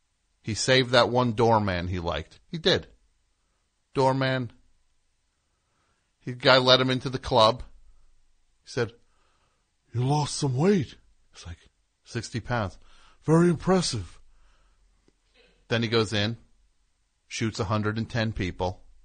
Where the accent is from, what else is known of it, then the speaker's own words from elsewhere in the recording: New Jersey, United States; He is from New Jersey. I am from New Jersey.